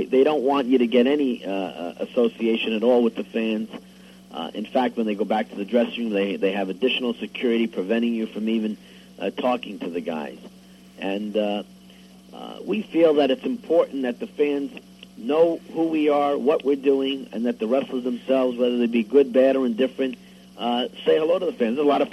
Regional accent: Nashville, Tennessee, United States; I come from Nashville.

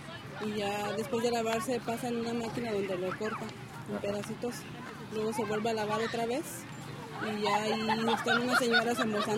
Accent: Oaxaca, Mexico; Somos de Oaxaca.

